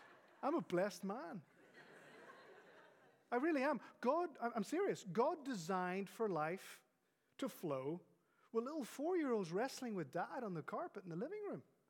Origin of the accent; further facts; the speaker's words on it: Spain; also born or lived in Northern Ireland / Scotland / Texas; I'm from Northern Ireland, and Northern Ireland is essentially Scotland. We're all Scotch-Irish. But I grew up in Spain. My parents were missionaries there